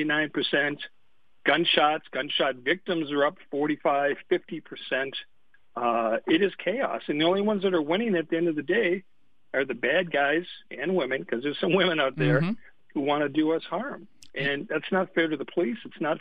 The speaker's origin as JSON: {"language": "English", "town": "Minneapolis", "region": "Minnesota", "country": "United States", "tie": "born or raised there", "said": "as a lifelong resident and born and raised in Minneapolis"}